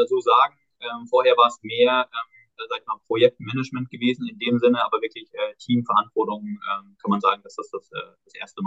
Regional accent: Hesse, Germany; Ich komme aus dem Frankfurter Raum

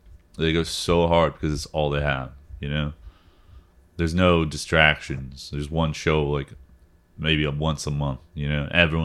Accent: Orlando, Florida, United States; I'm from Orlando. Playing in Orlando, Florida.

